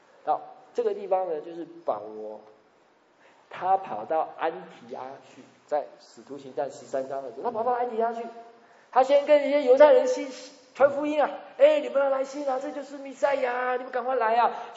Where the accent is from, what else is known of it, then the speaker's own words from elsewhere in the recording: Taiwan; 我们台湾话叫大碎声啊，就是大小声啊